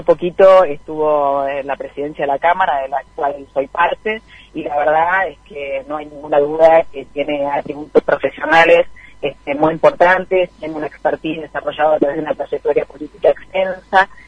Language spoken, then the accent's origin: Spanish; Argentina; yo la verdad es que como dirigente argentina también me gustaría